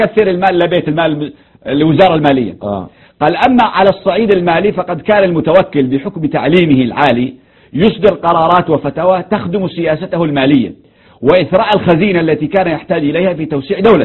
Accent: Yemen

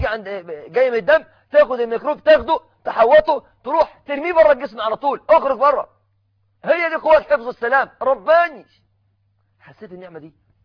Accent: Mansoura, Dakahlia, Egypt; كنت في إحدى المستشفيات بالمنصورة بلدتي

